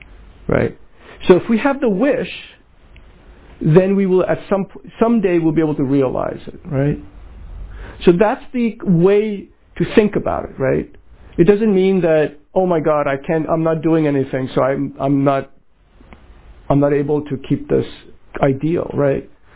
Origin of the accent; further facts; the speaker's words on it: Kolkata, West Bengal, India; Because, by the way, I grew up in Calcutta, so I know what it was like.